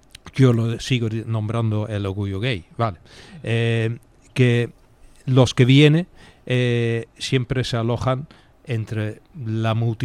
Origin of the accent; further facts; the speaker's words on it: Netherlands; Spanish is a second language; Yo soy holandés y casi se puede comparar con lo que está pasando en Ámsterdam